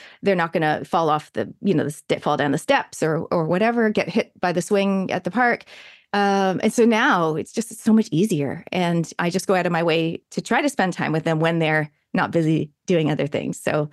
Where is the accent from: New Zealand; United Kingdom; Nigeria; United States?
New Zealand; accent: Kiwi; moved away as an adult; It's because I was too old. I was 23. I think you have to be about, I don't know, 13 or even 10 to lose your accent. But on top of that, the Kiwi accent, as you probably know, is quite hard to mimic.